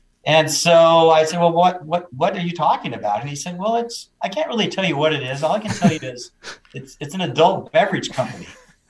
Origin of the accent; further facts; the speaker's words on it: Oregon, United States; Well, I was born and raised in Oregon wine. Literally, my parents founded one of the original pioneer wineries in the state in 1970.